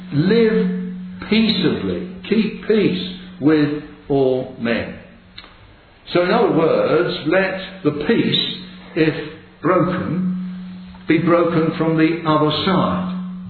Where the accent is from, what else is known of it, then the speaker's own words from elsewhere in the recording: Leicester, East Midlands, United Kingdom; As you know, I come from Leicester.